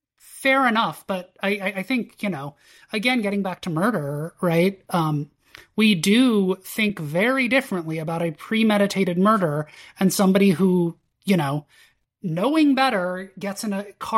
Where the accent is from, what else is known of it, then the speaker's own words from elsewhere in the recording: United States; I'm doing something dangerous here and reading English law as an American.